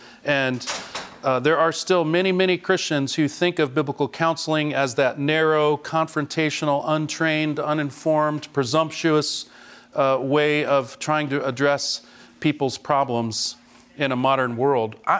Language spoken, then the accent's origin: English; Washington, United States; I tell people I'm from Washington, and they say, oh, it rains up there a lot. No, it rains in Seattle. It doesn't rain in eastern Washington.